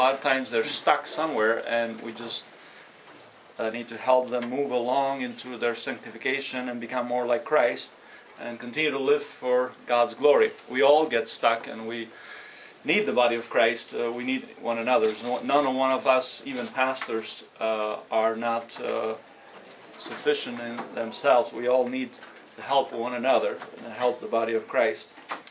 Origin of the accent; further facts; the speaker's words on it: Albania; I'm from Albania. I'm a pastor of Grace Church Tirana.